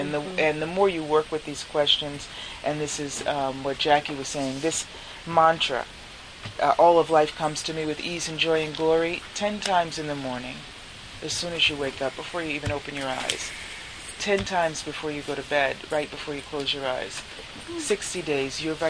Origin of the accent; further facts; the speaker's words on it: Boston, Massachusetts, United States; born there; also born or lived in New York; And I came from New York. I'm born in Boston, but I was living in New York